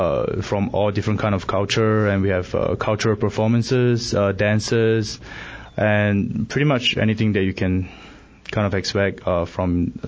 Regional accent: Singapore; moved away as an adult; now in United States; So I'm from Singapore.

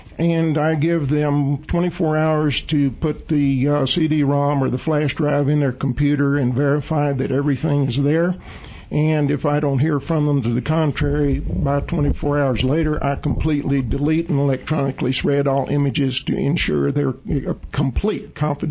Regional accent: Texas, United States; also born or lived in Louisiana; now in Prescott, United States; Well, I was born in Texas, grew up there, lived in Northwest Louisiana for about 35 years before moving to Prescott.

